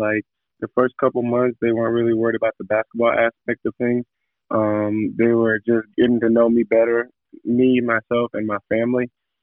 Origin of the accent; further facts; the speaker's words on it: North Dakota, United States; also born or lived in Georgia; I was born in Georgia, but then I moved to North Dakota with my dad. And that's where I really started playing basketball